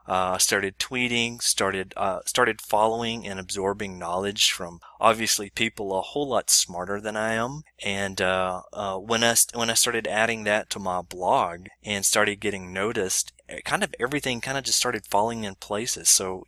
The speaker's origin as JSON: {"language": "English", "region": "Alabama", "country": "United States", "said": "So obviously from my wonderful accent, people are always wondering, where's this guy from? And so I always start off with, I'm from Alabama."}